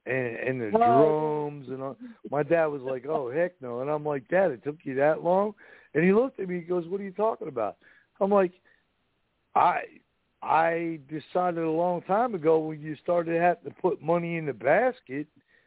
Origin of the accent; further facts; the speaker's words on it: New Jersey, United States; moved away as an adult; I grew up, was born and raised in New Jersey, and I moved down here in 07, and I love it.